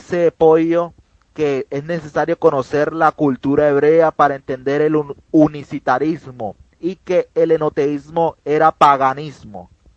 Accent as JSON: {"language": "Spanish", "country": "Colombia", "said": "de Colombia"}